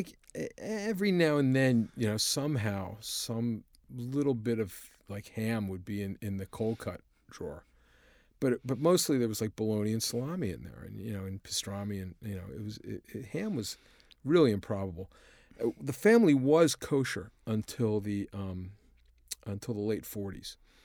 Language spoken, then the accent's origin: English; Washington, United States; I lived near the Chesapeake Bay. I grew up outside of Washington.